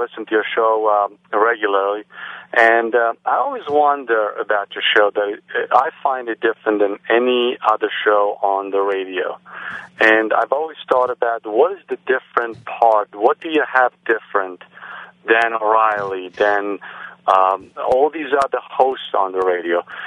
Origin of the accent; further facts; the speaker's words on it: Romania; English is a second language; moved away; Yes. I came from Romania almost.